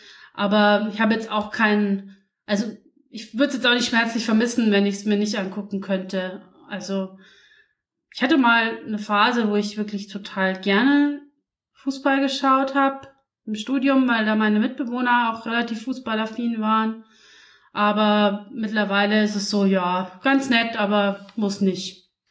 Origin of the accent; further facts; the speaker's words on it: Passau, Bavaria, Germany; Ich bin ja in Passau aufgewachsen und meine Eltern wohnen nicht direkt im Stadtkern, sondern ganz kleines bisschen außerhalb, 10 Kilometer bis zur österreichischen Grenze.